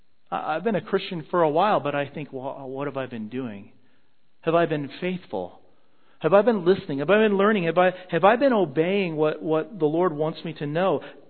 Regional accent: Dillon Valley, Colorado, United States; I grew up in Colorado. I still remember the house. It was a greenhouse. 134 Big Elk Road in Dillon Valley, Colorado.

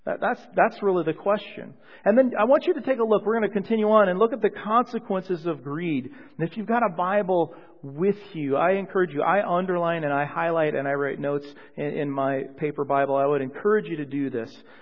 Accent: Colorado, United States; I remember growing up in Colorado, the thought was, you know, how many TVs

